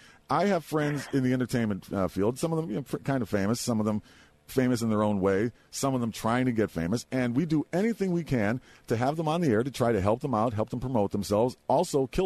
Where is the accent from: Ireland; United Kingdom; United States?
Ireland; but I am Irish. You can infer what you like from that.